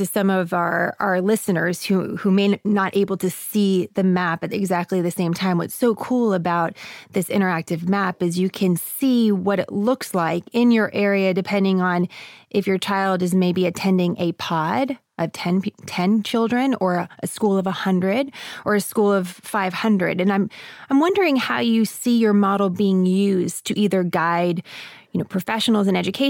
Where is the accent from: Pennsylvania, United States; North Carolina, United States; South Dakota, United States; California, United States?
California, United States; San Francisco; You know, I'm from San Francisco. It's a smallish big city.